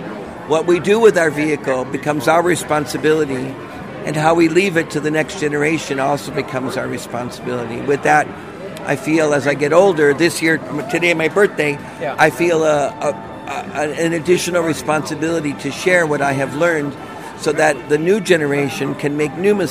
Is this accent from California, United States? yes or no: no; Chicago, Illinois, United States; Sometimes friends, I come from Chicago